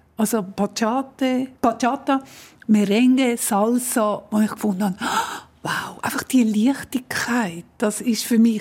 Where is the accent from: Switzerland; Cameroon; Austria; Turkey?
Switzerland; ganz ähnlich wie bei uns in der Schweiz.